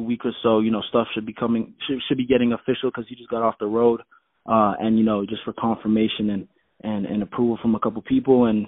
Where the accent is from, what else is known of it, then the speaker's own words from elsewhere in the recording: Canada; I'm originally from Canada. You know, I'm closing, you know, I just passed on my first year down here.